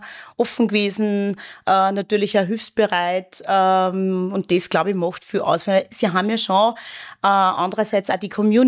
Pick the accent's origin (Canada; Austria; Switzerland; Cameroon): Austria; Wels, Upper Austria; born there; Also ich bin in Österreich geboren, also in Wels.